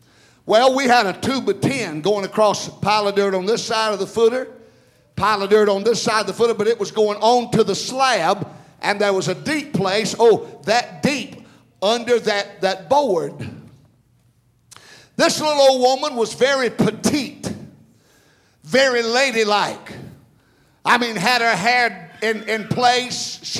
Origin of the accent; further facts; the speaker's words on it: Bryson City, North Carolina, United States; I'm from Bryson City.